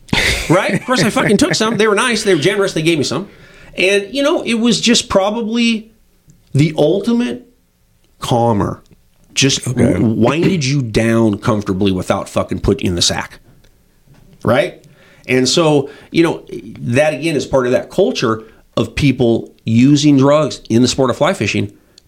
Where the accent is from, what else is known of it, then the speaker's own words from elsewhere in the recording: Australia; I'm fucking Aussie as far as, tolerance.